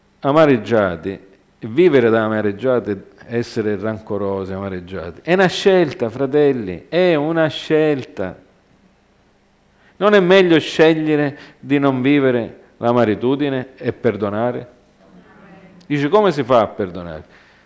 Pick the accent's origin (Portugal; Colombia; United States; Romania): United States; quando io sono cresciuto in America